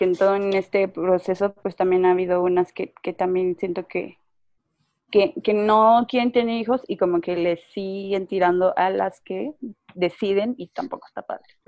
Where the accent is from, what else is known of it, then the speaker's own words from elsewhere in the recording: San Luis Potosí, Mexico; now in Mexico City, Mexico; soy de San Luis Potosí, pero también ya tengo 2 años y medio viviendo en la CDMX. Y no sé, creo que esa soy yo, una mamá fotógrafa provinciana foránea.